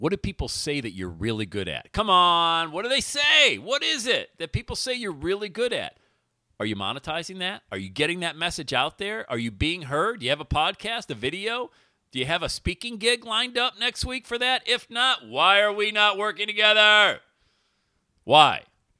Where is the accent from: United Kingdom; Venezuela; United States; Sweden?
United States; Buffalo, New York; I grew up in the Buffalo area, was living in Buffalo from 1990 to 97, so big Bills fan back in the day.